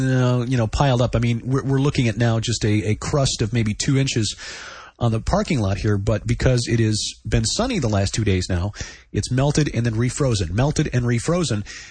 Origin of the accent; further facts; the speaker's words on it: Chicago, Illinois, United States; Well, you know, growing up in Chicago, you learn a few things.